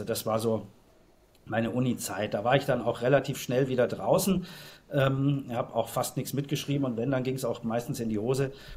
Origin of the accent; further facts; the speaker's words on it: Munich, Bavaria, Germany; Also ich bin ja Münchner und habe da gelebt und bin dort aufgewachsen.